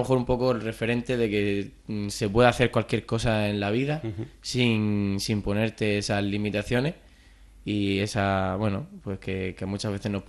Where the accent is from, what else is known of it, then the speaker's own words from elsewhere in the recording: Sierra de Fuentes, Extremadura, Spain; Soy de Cáceres